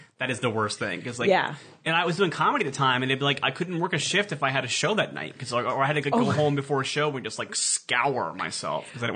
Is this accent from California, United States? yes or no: no; Columbus, Ohio, United States; Columbus, Ohio.